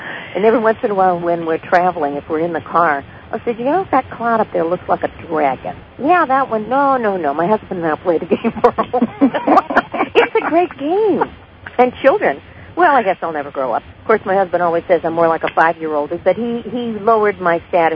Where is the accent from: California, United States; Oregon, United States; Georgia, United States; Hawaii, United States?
California, United States; I remember when I was growing up in California, the beach was always the main destination for just about everybody.